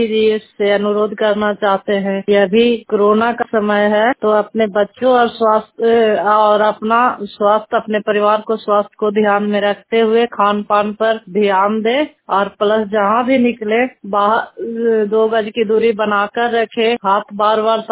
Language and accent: Hindi; Bihar, India; मैं नालंदा जिला से हूँ